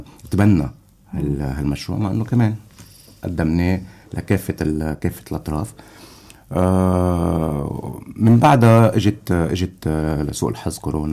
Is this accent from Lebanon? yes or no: yes; Lebanon; كلبنانيين.